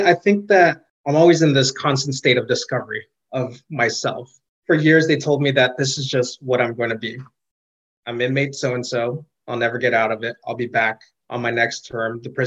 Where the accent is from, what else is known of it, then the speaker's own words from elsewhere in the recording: Los Angeles, California, United States; Born and raised in Los Angeles, you know, and to a comfortable middle-class family.